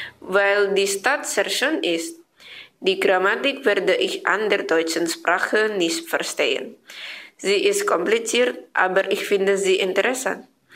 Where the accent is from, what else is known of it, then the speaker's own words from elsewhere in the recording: Indonesia; German is a second language; Ich komme aus Indonesien. Ich lerne Deutsch, weil ich nach Deutschland studieren möchte.